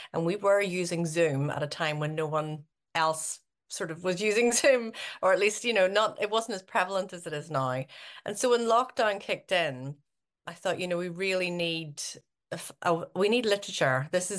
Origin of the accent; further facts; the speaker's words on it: Northern Ireland, United Kingdom; now in Glasgow, United Kingdom; I currently live in Glasgow, as you said, but I'm from Northern Ireland originally, but I've lived away for about 20 years. I live just beside a river here in Scotland and just outside the city of Glasgow.